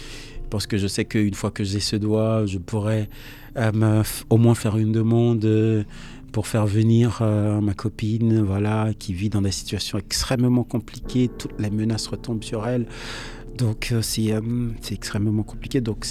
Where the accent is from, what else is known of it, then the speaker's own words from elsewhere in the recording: Cité Soleil, Ouest, Haiti; moved away; Toute ma vie, malgré que j'ai grandi à Cité Soleil